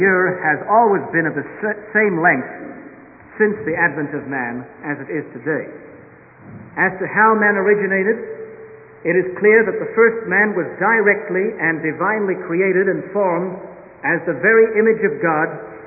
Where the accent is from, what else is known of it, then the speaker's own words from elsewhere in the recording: South Africa; As a South African, I don't exactly feel very flattered by such allegations.